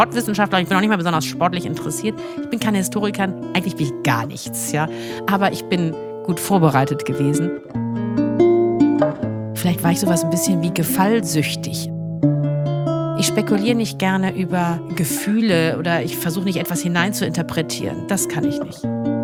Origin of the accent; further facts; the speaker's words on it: Essen, North Rhine-Westphalia, Germany; ich fühle mich auch heute noch als ein Kind des Ruhrgebiets, hatte aber in der Tat dadurch, dass es uns irgendwie recht gut ging und wir am Rand von Essen wohnten, im Essener Süden und da wirklich also auch viel Natur um uns herum haben.